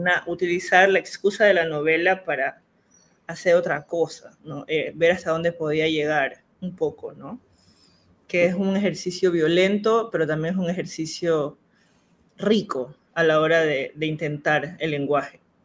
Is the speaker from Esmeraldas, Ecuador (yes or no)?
yes; Esmeraldas, Ecuador; la Tola, que es la zona, la última zona continental de Esmeraldas, para ir a al archipiélago de donde yo soy, que es un archipiélago donde hay un estuario y hay dos islas, bueno, varias islas más chiquititas